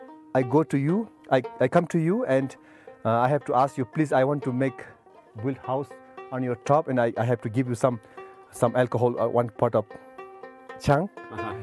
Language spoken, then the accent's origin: English; Kagbeni, Gandaki Province, Nepal; English is a second language; namaste. I'm from Kegbeni.